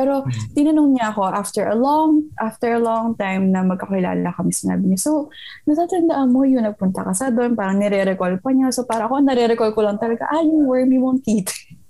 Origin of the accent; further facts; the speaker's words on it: Visayas, Philippines; siya yung nakaklik ko kasi Bisaya din ako.